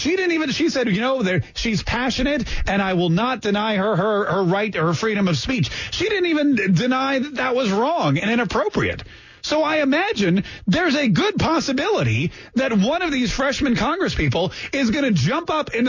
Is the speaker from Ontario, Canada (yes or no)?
yes; Toronto, Ontario, Canada; I'm from Canada. I was born in Toronto, and I have a lot of relatives.